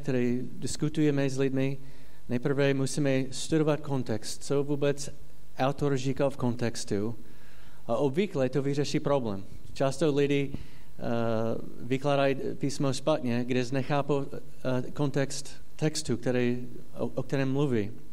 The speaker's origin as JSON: {"language": "Czech", "country": "United States", "second_language": "Czech", "said": "protože mluvím v slovenčině. Já jsem Američan, mluvím v češtině."}